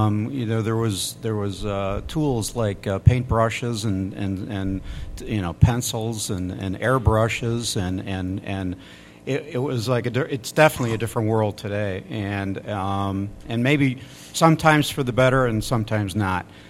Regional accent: Chicago, Illinois, United States; moved away as an adult; it wasn't until I got into college where I moved away from the Chicago area in 1972

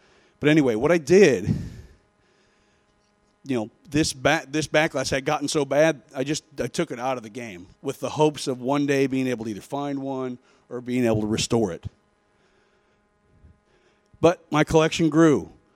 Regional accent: St. Louis, Missouri, United States; also born or lived in Memphis, United States / Sioux Falls, United States; I grew up in St. Louis. Went from St. Louis to Memphis, Tennessee. From Memphis, Tennessee, we ended up in Sioux Falls, South Dakota.

